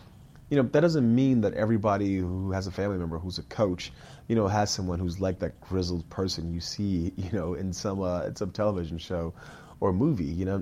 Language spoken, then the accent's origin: English; Miami, Florida, United States; you know, I'm from Miami.